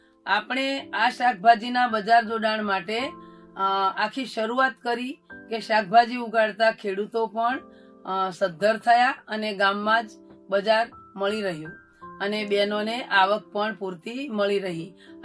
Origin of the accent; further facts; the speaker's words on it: Simet, Gujarat, India; મારું ગામ સીમેત, તાલુકો ધોળકા, જિલ્લો અમદાવાદ. હું એક ખેડૂત બેન છું અને શાકભાજી પણ ઉગાડનાર બેન છું.